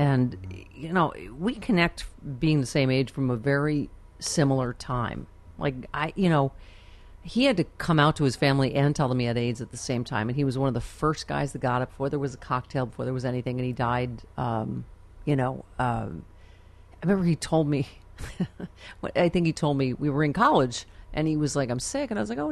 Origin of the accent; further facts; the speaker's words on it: Buffalo, New York, United States; you and I, I'm from Buffalo, Michael Bennett, we lost a generation of brilliant people.